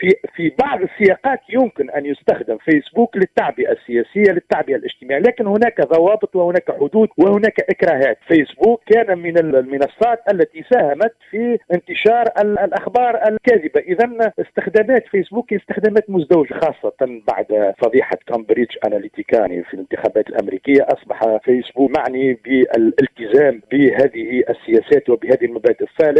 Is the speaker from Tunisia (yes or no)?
yes; Tunisia; ما ننشره اليوم نحن كتونسيين وكعرب